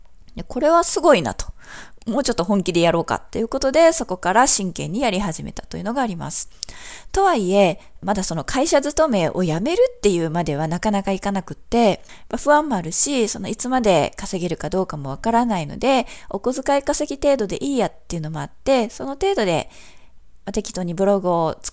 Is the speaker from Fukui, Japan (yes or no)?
yes; Fukui, Japan; born there; 私生まれは福井県なんですけれども、田舎なので非常に寂れたイメージというか